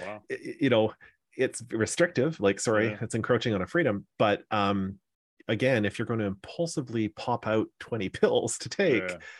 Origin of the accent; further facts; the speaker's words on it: Canada; I'm a Canadian